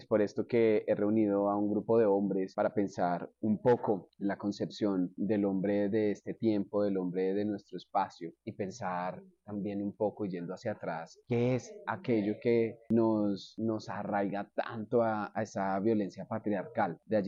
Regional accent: Colombia; para hablar de temas que competen y nos comprometen como colombianos

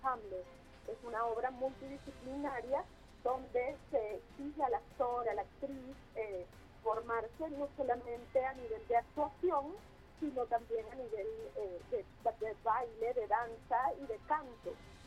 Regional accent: Venezuela; así como somos los venezolanos

